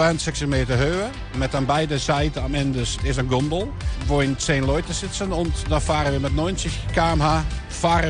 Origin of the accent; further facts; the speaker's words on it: Roermond, Limburg, Netherlands; German is a second language; Ich komme selbst aus Roermond und hier in der ganzen Umgebung in Holland, Venlo, Roermond, wissen alle